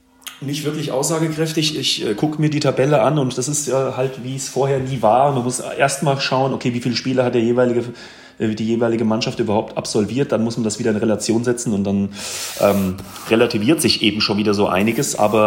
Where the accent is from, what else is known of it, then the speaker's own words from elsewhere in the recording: Giessen, Hesse, Germany; born there; Ich bin in Gießen geboren.